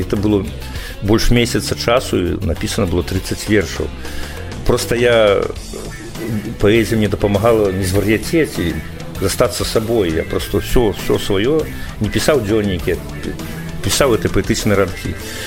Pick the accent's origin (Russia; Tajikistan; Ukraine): Ukraine; Russian is a second language; moved away as an adult; now in Lithuania; а когда поглядели, что я из Украины, то тут вельми добро